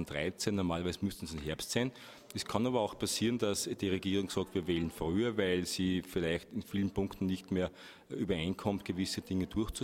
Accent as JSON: {"language": "German", "town": "Freistadt", "region": "Upper Austria", "country": "Austria", "tie": "born or raised there", "said": "habe in meiner Heimatgemeinde Freistadt in Oberösterreich mich dem Gemeinderat gestellt"}